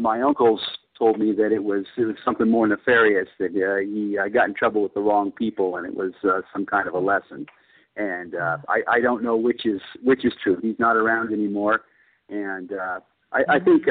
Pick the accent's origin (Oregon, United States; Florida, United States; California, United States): California, United States; Hawthorne; Well, Hawthorne was a working-class town, not far from LAX, I suppose mm-hmm. you could say, near the beach communities. Mm-hmm. It was a great, great place to grow up.